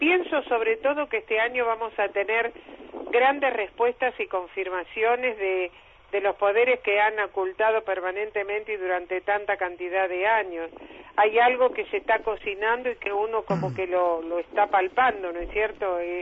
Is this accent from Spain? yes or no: no; Buenos Aires, Argentina; now in Victoria, Argentina; ya hace 20 años que estoy acá en Victoria, vine por este fenómeno. Yo soy oriunda de Buenos Aires, toda mi vida viví ahí.